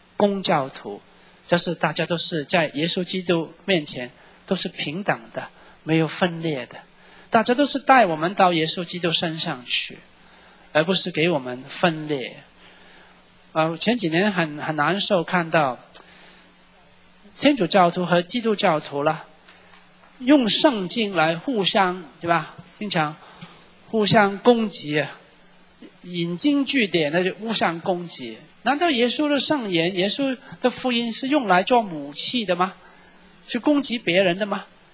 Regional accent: Hong Kong; 我是香港的神父，我几十年都没有回到国家里面

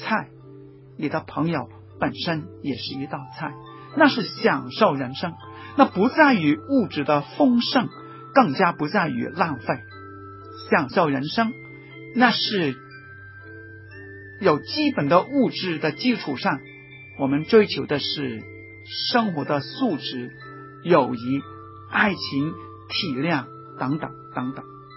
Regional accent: Dongguan, Guangdong, China; 我是东莞人，我记得1970年代，当我到东莞的时候，尤其是到我的家乡道教太平，尤其是道教，那根本是差不多是荒地一片，没有什么公路

